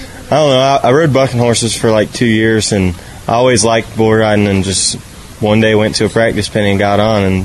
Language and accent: English; Polk City, Florida, United States; Polk City, Florida.